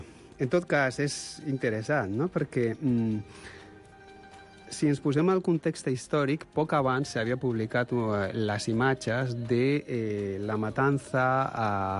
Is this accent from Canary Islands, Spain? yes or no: yes; Canary Islands, Spain; És que sóc canari, no?